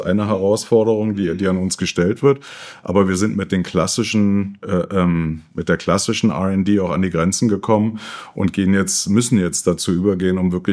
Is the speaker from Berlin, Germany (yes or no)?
yes; Berlin, Germany; also born or lived in Middle East; Ich bin Berliner, seit über 28 Jahren im Pharmageschäft